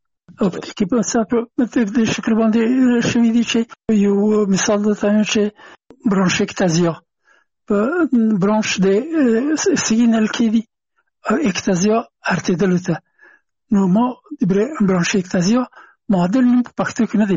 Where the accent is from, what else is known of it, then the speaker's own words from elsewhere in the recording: Afghanistan; هغه زه نه پېژندلم چې زه هم افغان یم، ما ته یې نه پېژنده چې افغان یم.